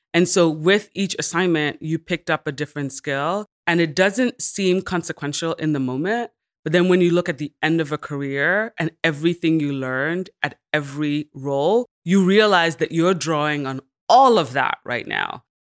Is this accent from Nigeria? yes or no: yes; Nigeria; also born or lived in United States; now in United Kingdom; I'd always described myself as Nigerian. And then I became an American, and then I moved to the UK, but I never felt American